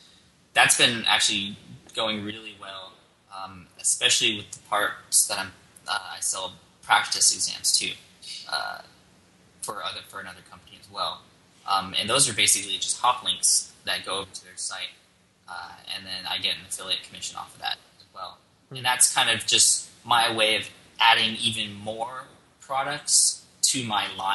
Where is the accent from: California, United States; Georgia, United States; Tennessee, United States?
California, United States; I'm from California, so I say like a lot.